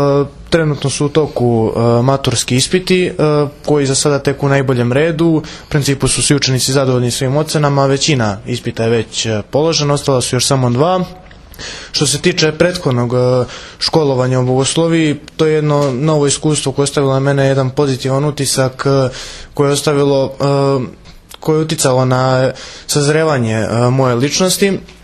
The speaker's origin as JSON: {"language": "Serbian", "town": "Lazarevac", "region": "Belgrade", "country": "Serbia", "said": "dolazim iz Lazarevca, Šumadijska sam eparhija, imam 19 godina."}